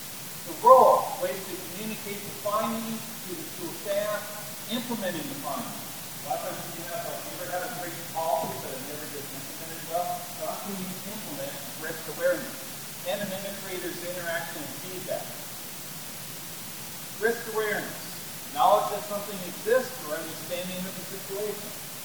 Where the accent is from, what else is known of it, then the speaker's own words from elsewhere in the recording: Pittsburgh, Pennsylvania, United States; I don't know if they're the top three players for the Pittsburgh team, so I'm from Pittsburgh.